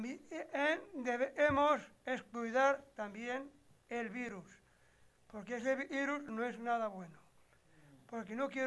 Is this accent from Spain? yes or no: yes; Soria, Castile and León, Spain; born there; Bueno, yo nací en Soria